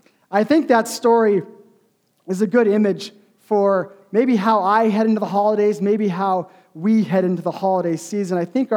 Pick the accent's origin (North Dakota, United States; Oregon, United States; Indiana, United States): North Dakota, United States; Fargo; I grew up in Fargo, North Dakota.